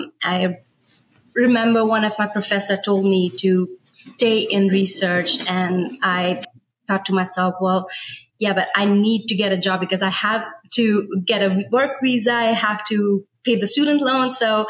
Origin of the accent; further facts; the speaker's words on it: India; I'm from India. I did my bachelor's in architecture from there. I worked there for a couple of years.